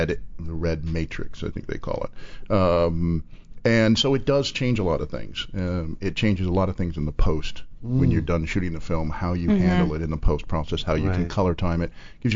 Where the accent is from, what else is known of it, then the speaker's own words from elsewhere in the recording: San Diego, California, United States; now in Los Angeles, United States; San Diego.